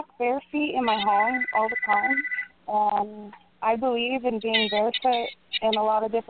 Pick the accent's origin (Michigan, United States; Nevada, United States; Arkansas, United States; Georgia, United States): Nevada, United States; Las Vegas; I'm from Las Vegas, born and raised, so I like my feet exposed